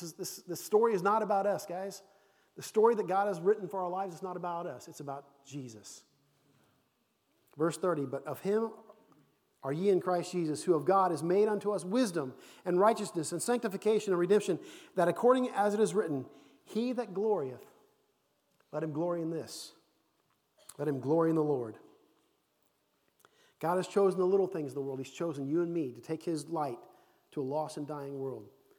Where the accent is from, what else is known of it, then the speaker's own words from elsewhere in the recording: Kansas City, Missouri, United States; now in Romania; You know, in Romania, when I tell people I'm American, or they hear my accent, where are you from? I say, America. Oh, where at? I say, Kansas City.